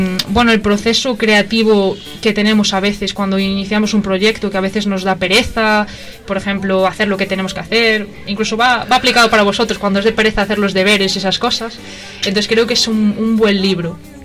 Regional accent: Galicia, Spain; como buena gallega tengo que decir aquí

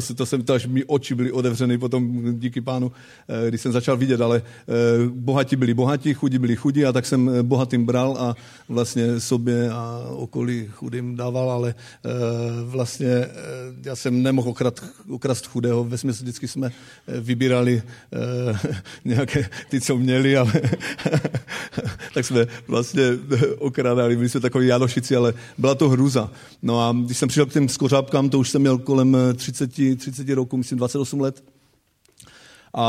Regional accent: Bohumín, Moravian-Silesian Region, Czechia; jak tady bylo řečeno. Jsem z Bohumína, kousek od Ostravy a jsem už dědou.

